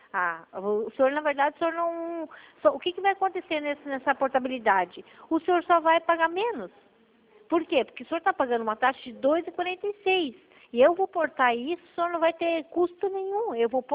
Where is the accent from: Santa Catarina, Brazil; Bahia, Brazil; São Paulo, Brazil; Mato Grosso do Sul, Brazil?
Santa Catarina, Brazil; Jaraguá do Sul; Não, eu sou de Jaraguá.